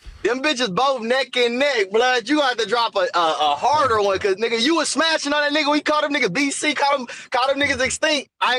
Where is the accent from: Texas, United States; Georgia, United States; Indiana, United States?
Texas, United States; I'm from Texas, baby.